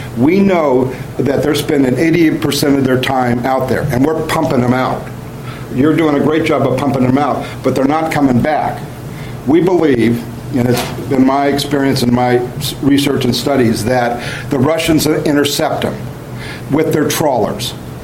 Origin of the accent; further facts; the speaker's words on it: Ellensburg, Washington, United States; I'm from Ellensburg.